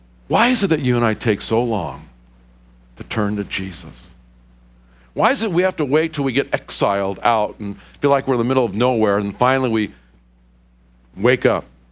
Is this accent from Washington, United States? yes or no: yes; Silverdale, Washington, United States; I said, "Silverdale." I didn't even think about it. I just said, "Silverdale."